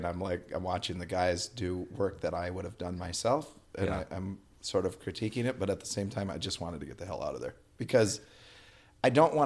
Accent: Minnesota, United States; also born or lived in Madison, United States; I'm ultra Minnesotan, and I grew up sort of rural, but then also we lived in Madison, Wisconsin, so I had a little bit of city time and a little bit of country time.

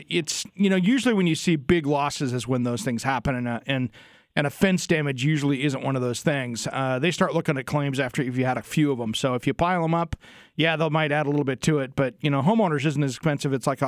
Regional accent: Tri-Cities, Washington, United States; But that's where I grew up. You know, I grew up in the Tri-Cities.

